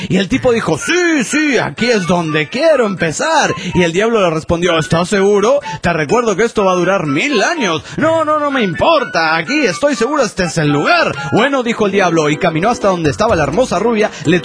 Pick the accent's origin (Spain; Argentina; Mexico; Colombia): Mexico; Monterrey, Nuevo León; de Monterrey, Nuevo León, México